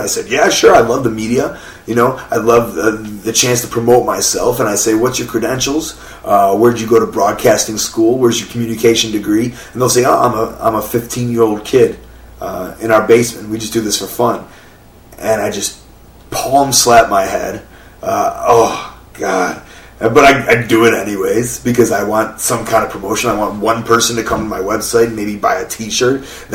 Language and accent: English; Chicago, Illinois, United States; I grew up in Chicago listening to The Loop, which is all Johnny Brandmeier, Kevin Matthews, Howard Stern